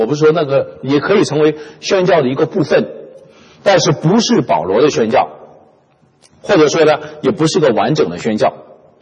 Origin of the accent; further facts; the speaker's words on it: China; 我是中国人